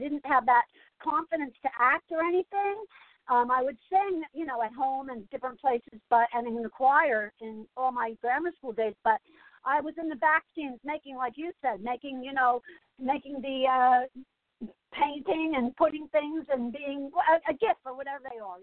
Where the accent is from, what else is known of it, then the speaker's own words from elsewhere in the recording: Asbury Park, New Jersey, United States; because I'm from Asbury Park, grew up in Asbury Park